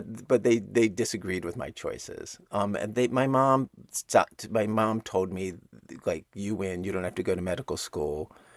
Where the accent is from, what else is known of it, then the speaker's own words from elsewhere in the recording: Baltimore, Maryland, United States; I grew up in Baltimore, and Philip is older than me.